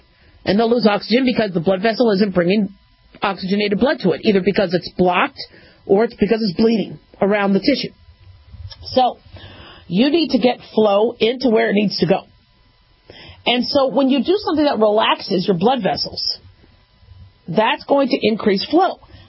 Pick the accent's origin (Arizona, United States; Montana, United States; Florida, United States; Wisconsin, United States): Arizona, United States; Phoenix; also born or lived in Las Vegas / Los Angeles; I mean, growing up in Phoenix and Vegas... And L.A.